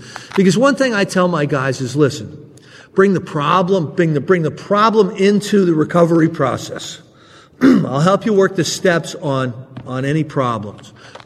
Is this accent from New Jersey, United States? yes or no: yes; New Jersey, United States; I'm from New Jersey, and the Sopranos are big in New Jersey.